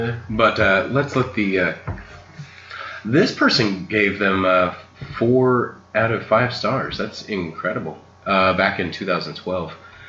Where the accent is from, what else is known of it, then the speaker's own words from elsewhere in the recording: California, United States; had to check it out with it being BYOB, and I'm from California. That's unheard of.